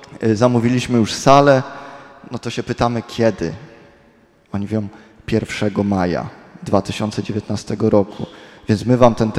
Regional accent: Koźminek, Greater Poland Voivodeship, Poland; ja pochodzę z Koźminka, moja żona z Krotoszyna.

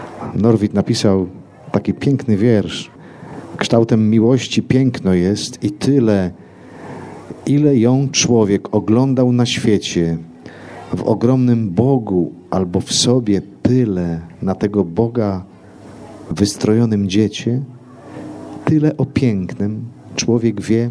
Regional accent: Siemiatycze, Podlaskie Voivodeship, Poland; A moje rodzinne miasto, Siemiatycze, to tam, gdzie jest obok Grabarka

